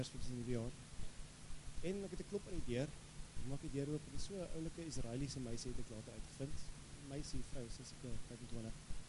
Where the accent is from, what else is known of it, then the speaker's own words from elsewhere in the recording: Gauteng, South Africa; Ek kom uit Kenterpark, dit is bietjie wild. Die wille weste, dit staan naby in Benoni